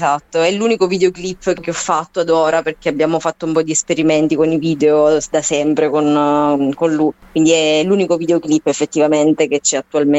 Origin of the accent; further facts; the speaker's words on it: Avola, Sicily, Italy; io sono di Avola, quindi comunque ho sentito queste storie raccontate proprio dai miei parenti che le hanno vissute